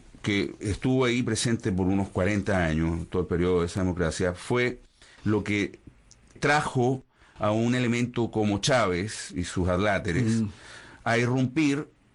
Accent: Chile; yo soy chileno y nosotros salimos de Chile en el gobierno del marxista Salvador Allende.

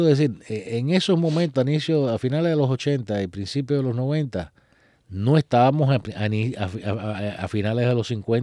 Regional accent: Cuba; nosotros somos cubanos y tenemos todos los derechos hasta ahora

